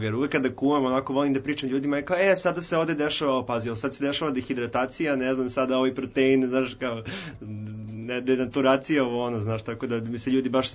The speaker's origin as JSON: {"language": "Serbian", "region": "Belgrade", "country": "Serbia", "said": "kod nas u Srbiji, u Beogradu"}